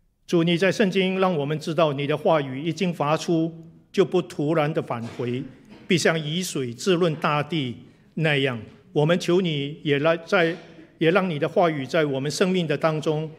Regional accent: Malaysia; 我来自马来西亚啊，在马来西亚我的家乡有一个特别的花啊，那是世界最大的花。

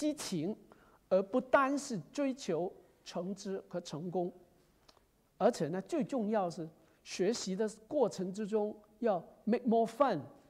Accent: Hong Kong; 从我的原居地，你知道我从香港来

